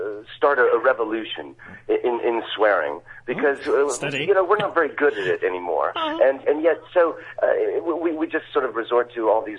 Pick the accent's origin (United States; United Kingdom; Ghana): United States; As an American, people often try to, you know, pull one over on me